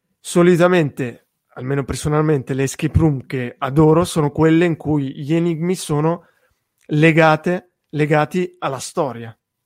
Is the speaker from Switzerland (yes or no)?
yes; Ticino, Switzerland; sono svizzero, nella parte italiana della Svizzera, al Ticino, quindi vicinissimo all'Italia.